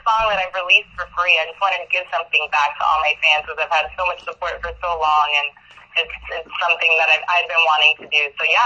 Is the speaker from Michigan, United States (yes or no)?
no; Miami, Florida, United States; I'm Cuban. I grew up here in Miami. I've lived here all my life.